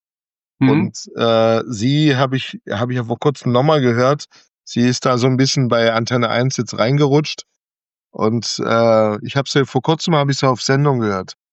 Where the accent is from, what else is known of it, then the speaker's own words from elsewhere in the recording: Saarbrücken, Saarland, Germany; born there; Ich bin in Saarbrücken geboren.